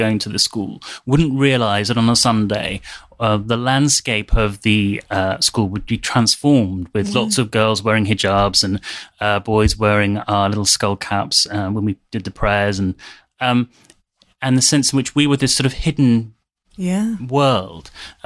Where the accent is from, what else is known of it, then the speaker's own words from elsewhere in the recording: London, United Kingdom; Perhaps it's to do with being Muslim, growing up with this idea of truth. I grew up in London, in West London, in a rather boring suburb.